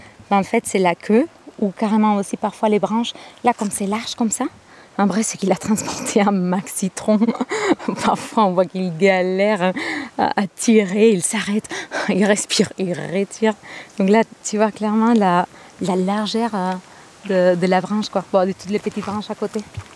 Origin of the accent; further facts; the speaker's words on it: Spain; J'ai grandi en Espagne et au bord de l'eau en fait.